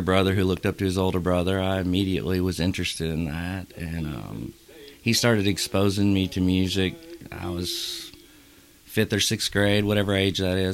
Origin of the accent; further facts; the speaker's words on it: Frankfort, Kentucky, United States; also born or lived in Winchester, Kentucky; Yeah, I grew up in Frankfort, lived there till college, went away to college in Lexington, and moved back to Frankfort for a little while and bounced back and forth. But Central Kentucky is kind of all one place.